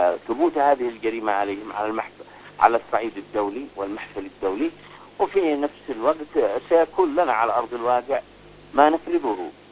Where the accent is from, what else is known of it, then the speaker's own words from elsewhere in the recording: Yemen; أن نحن كشعب يمني وكحكومة يمنية نحمل على عاتقنا هذه المسؤولية